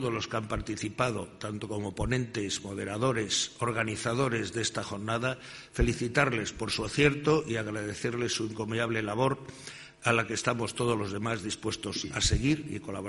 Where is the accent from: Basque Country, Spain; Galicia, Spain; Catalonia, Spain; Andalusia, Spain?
Galicia, Spain; La Estrada; En Galicia, en mi tierra, y aprovecho para decir que estoy aquí fenomenal, muy a gusto, al lado de mi patria chica, que es La Estrada